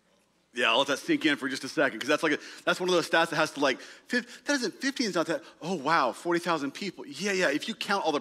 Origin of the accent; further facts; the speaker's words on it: Kansas, United States; And instead of the Bible Belt, which is where I grew up in Kansas, right?